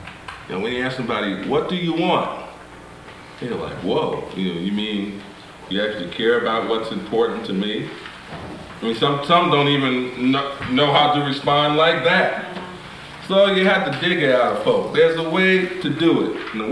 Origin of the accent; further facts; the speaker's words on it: Brooklyn, New York, United States; growing up in Bedford-Stuyvesant, being taught as an African-American that my fate was on my face